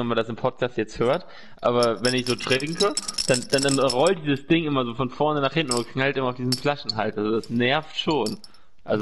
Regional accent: Northern Germany, Germany; ich fühle mich jetzt halt so ein bisschen als Norddeutscher und ich glaube, ich bin es auch

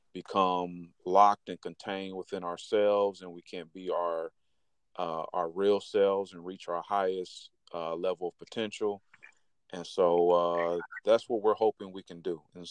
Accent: Fort Wayne, Indiana, United States; born and raised in Fort Wayne, Indiana. Grew up on the south side of Fort Wayne, Euclid and Pontiac.

